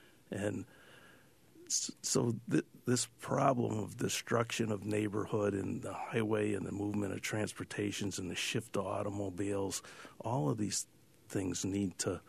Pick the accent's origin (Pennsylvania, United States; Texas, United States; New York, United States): New York, United States; East Syracuse; But I grew up in East Syracuse, which is a highly industrial area.